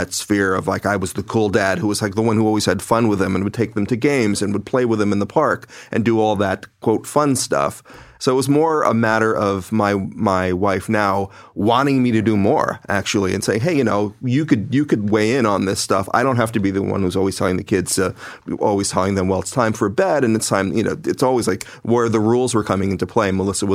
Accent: Philippines; as I said before, I'm Filipino and my daughter is half Filipino.

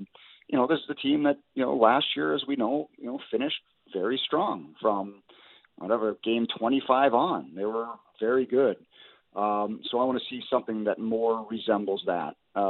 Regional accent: Abbotsford, British Columbia, Canada; I'm from Abbotsford, as you know.

